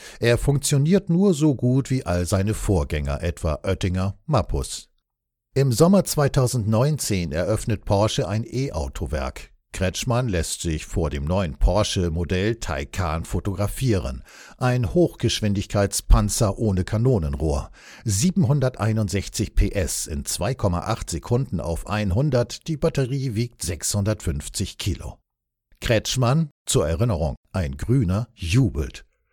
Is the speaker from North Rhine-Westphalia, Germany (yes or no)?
no; Baden-Württemberg, Germany; für den ich mich als Schwabe schäme.